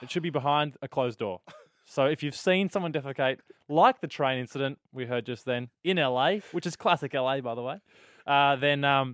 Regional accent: Melbourne, Victoria, Australia; Anyway, so where are you from again? Like, Melbourne. I told you that.

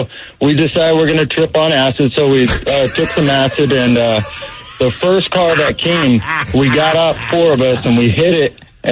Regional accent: New Jersey, United States; I grew up in the Pine Barrens in New Jersey, so.

